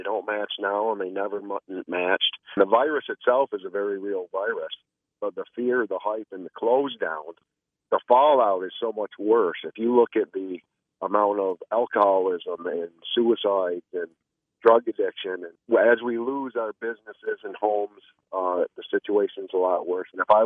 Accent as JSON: {"language": "English", "town": "Bennington", "region": "Vermont", "country": "United States", "tie": "born or raised there", "said": "I'm a born and raised Vermonter. I was born and raised right here in Bennington. My family has called these mountains home since the early 1600s."}